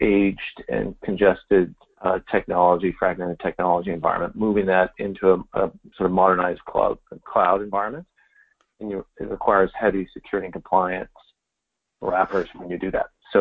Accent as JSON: {"language": "English", "region": "California", "country": "United States", "tie": "born or raised there", "said": "Personally, I grew up in the Silicon Valley tech sector"}